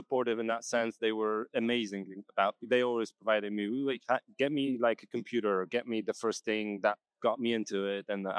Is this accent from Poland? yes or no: yes; Poland; Yeah, I'm from Poland.